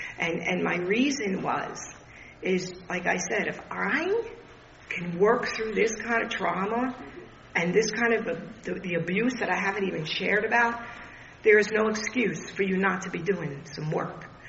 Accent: New York, United States; My delivery was harsh, and my excuse was I'm from New York. That's who we are. But that doesn't have to be who I am. So I moved to Florida via Myrtle Beach.

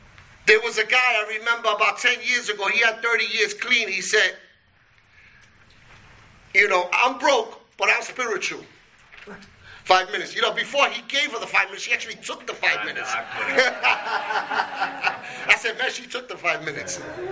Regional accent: Brooklyn, New York, United States; because I'm from Brooklyn, and we have bodegas.

